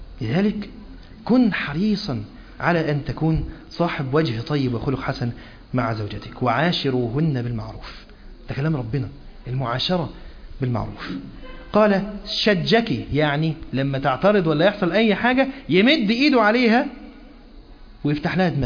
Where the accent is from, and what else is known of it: Egypt